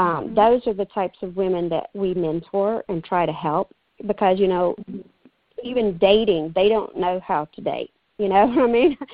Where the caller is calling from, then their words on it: Texas, United States; Hi. Well, I'm calling from Texas.